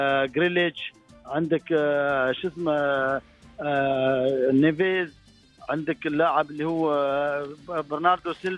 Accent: Syria

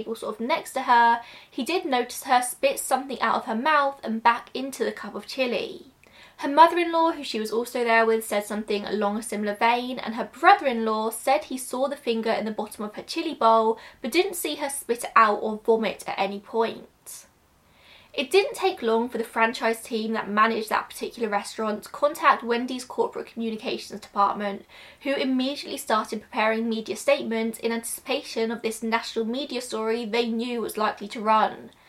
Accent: Reading, South East England, United Kingdom; I think the first one in the UK literally opened up in my hometown in Reading in June of last year

